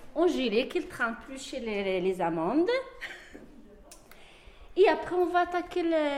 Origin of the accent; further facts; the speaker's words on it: Morocco; French is a second language; j'habite au Papillon, je suis marocaine.